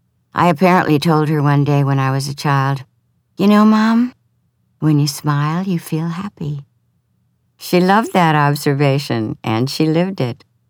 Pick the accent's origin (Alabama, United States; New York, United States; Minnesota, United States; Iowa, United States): Minnesota, United States; Lafayette; of Lafayette, Minnesota, my hometown, was approximately 200 on the day I was born, January 19, 1930